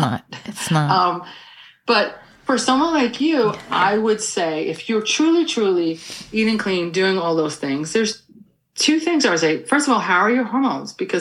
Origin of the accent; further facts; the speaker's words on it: New York, United States; I'm such a New Yorker. It's crazy.